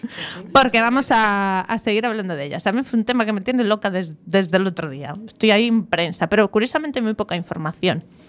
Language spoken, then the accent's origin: Spanish; Galicia, Spain; porque somos así los gallegos